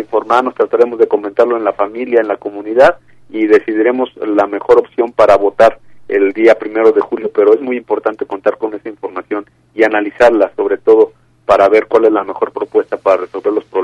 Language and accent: Spanish; Mexico